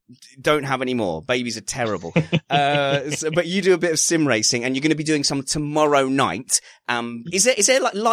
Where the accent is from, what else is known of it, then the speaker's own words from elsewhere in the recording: United Kingdom; as a Lewis Hamilton fan, as a British Formula One fan